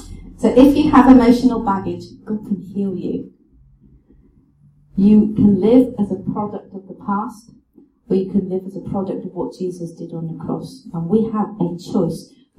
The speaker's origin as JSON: {"language": "English", "region": "South West England", "country": "United Kingdom", "said": "And we're from Cornwall, and it's all rugby teams and prop forwards."}